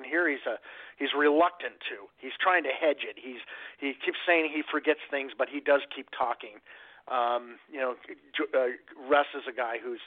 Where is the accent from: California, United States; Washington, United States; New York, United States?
California, United States; I grew up in Southern California.